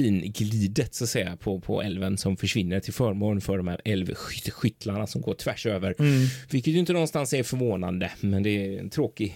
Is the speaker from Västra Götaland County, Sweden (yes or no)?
yes; Gothenburg, Västra Götaland County, Sweden; även om jag är från Lilla Bommen där och varit nära stan